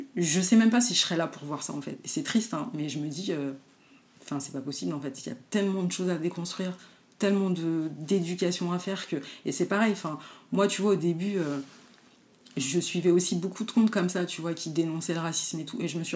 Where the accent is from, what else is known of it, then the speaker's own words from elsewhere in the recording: Trappes, Île-de-France, France; born there; je suis née à Trappes, dans les Yvelines, donc l'hiver, je connais comme toi